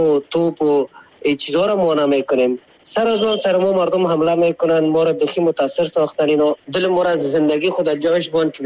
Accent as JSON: {"language": "Persian", "country": "Afghanistan", "said": "ما خو افغان هستیم"}